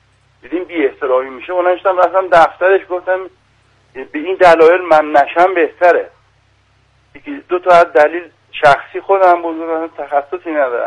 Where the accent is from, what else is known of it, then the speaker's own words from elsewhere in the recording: northern Iran, Iran; ما چون شمالی هستیم.